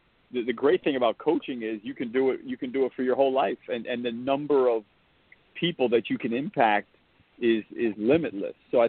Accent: Pennsylvania, United States; I grew up outside of Philadelphia, actually very very close to the Villanova campus, which is obviously out in the suburbs of Philadelphia.

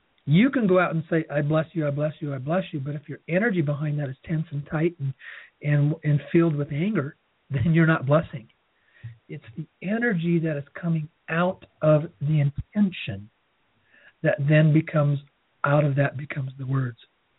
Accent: Seattle, Washington, United States; I came from the Seattle area and I'm still a Seattle Seahawks football fan.

